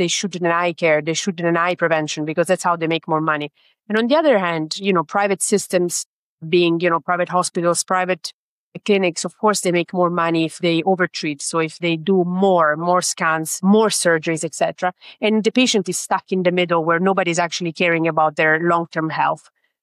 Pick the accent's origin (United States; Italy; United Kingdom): Italy; English is a second language; I'm Italian originally. I am not Indian at all.